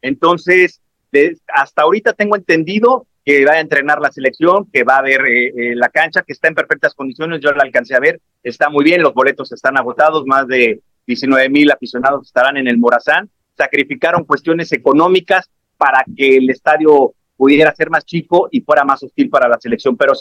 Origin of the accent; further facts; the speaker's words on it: Mexico; Los taxis nos están queriendo cobrar el triple de la tarifa si somos mexicanos.